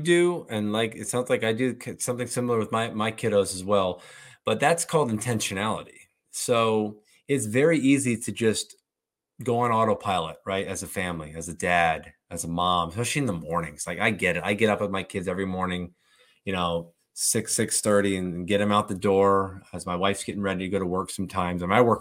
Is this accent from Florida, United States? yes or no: yes; Florida, United States; like if you look around, like we're both from Florida, you know